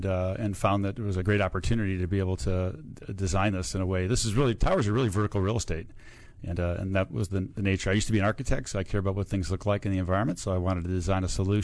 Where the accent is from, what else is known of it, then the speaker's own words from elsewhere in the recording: Cleveland, Ohio, United States; I was the oldest boy, you know, just growing up in Cleveland when I grew up, you know, we were all very, very independent.